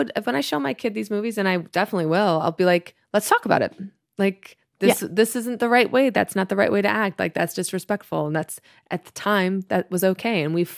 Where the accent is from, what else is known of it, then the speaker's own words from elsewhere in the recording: Chicago, Illinois, United States; I mean, I'm from Chicago.